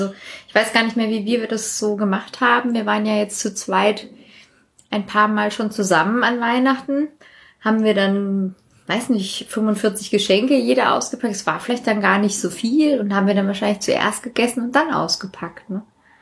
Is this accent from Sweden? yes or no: yes; Sweden; da, wo ich herkomme, so halb aus Schweden